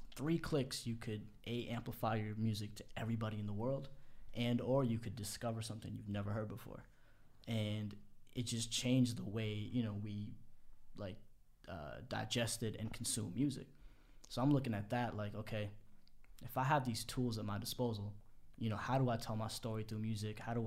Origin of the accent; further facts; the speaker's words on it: Massachusetts, United States; Right outside Boston, yeah.